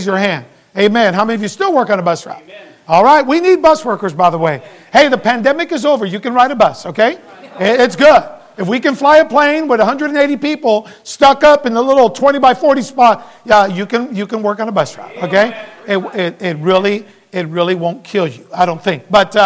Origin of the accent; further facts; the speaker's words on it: Chicago, Illinois, United States; also born or lived in Puerto Rico; I was born in Puerto Rico, but I don't want to scare you. I am legal, okay? Puerto Rico's a territory of the United States, and my parents moved here when I was about 4 years old. They moved to Chicago